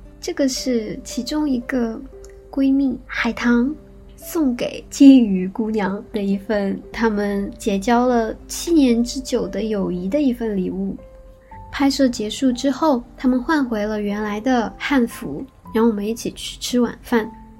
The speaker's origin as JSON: {"language": "Chinese", "region": "Shanghai", "country": "China", "tie": "born or raised there", "lives_now": "Japan", "said": "我是上海长大的"}